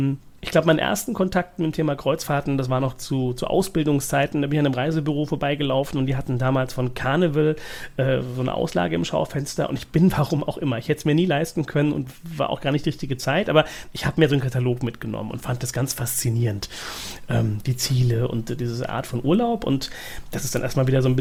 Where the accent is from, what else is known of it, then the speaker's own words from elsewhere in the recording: Mannheim, Baden-Württemberg, Germany; Also ich komme aus Mannheim ursprünglich.